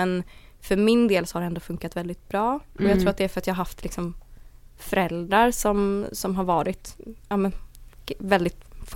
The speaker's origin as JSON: {"language": "Swedish", "town": "Österåker", "region": "Stockholm County", "country": "Sweden", "tie": "born or raised there"}